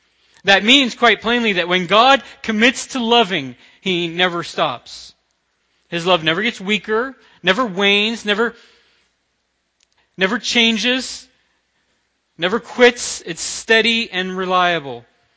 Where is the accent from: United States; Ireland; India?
United States; the South; I'm from the South, and I used to say that a lot